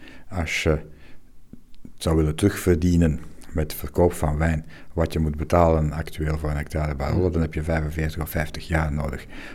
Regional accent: Belgium; now in Italy; al ben ik een Belg

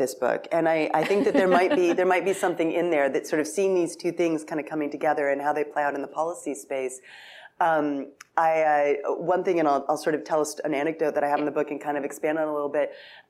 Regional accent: Pacific Northwest, United States; I'm from the Pacific Northwest, and in 1980, Mount St. Helens blew up.

